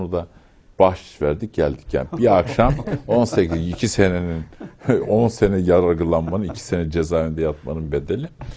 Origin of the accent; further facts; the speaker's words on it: Istanbul, Turkey; now in Ankara, Turkey; Ve yani ben doğma büyüme İstanbul Fatihliyim.